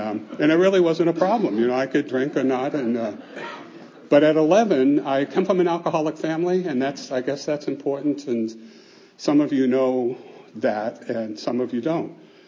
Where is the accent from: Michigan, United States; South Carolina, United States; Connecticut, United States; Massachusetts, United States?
Massachusetts, United States; Lynn; born there; I was born in New England. I don't know if you can tell. It's been a long time ago. And my accent's pretty much gone, but I can still park a car every once in a while. But the city that I was born in was Lynn.